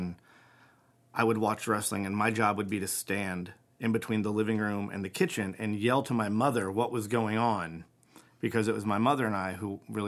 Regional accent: Florida, United States; also born or lived in Shelbyville; I grew up in Central Florida. I was born here in Shelbyville. My parents moved to Florida for a job opportunity.

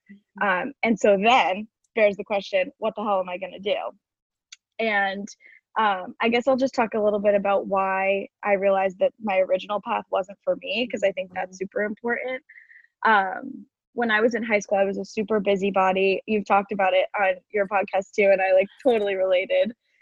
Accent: Massachusetts, United States; I am originally from Massachusetts. That's where I live right now, north of Boston.

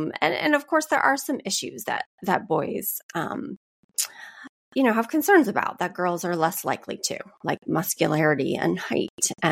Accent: United States; No, I'm American.

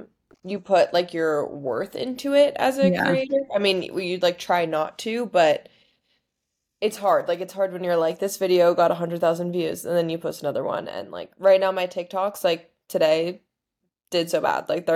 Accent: Miami, Florida, United States; now in Austin, United States; I'm 24. I live in Austin, Texas, but I'm from Miami

